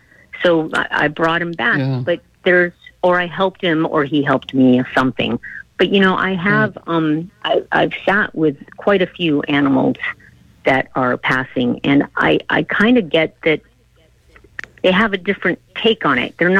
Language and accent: English; Los Angeles, California, United States; I grew up all over the place. I started out in L.A., but I did some of my childhood in Buenos Aires, and I've lived in Mississippi, Louisiana, Texas, Canada, Spain, Argentina, everywhere.